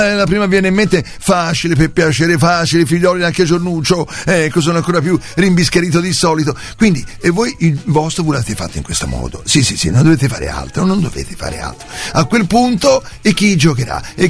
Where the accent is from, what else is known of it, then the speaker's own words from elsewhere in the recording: Florence, Tuscany, Italy; Sì, sono di Firenze, ma non sono tornato a queste parti.